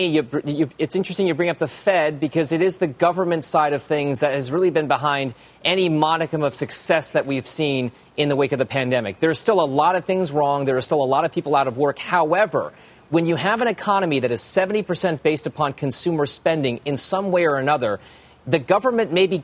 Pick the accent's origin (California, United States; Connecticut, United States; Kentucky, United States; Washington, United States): Connecticut, United States; In my home state of Connecticut, by May 19th, we're going back to normal.